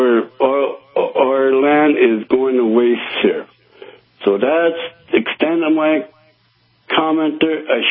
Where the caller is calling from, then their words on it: South Dakota, United States; I'm calling from South Dakota. I live in Barrasola District, which is near McLaughlin, South Dakota. It's a small farming community.